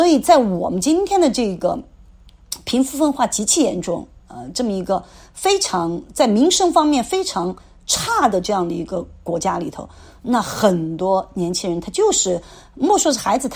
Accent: China; 而且尤其是作为中国人，其实我们都是被逼成为丁克

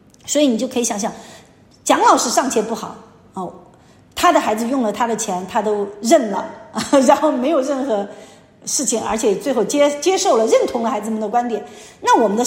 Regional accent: China; 所以我们中国人自己不懂得爱，从小接受的爱少哈

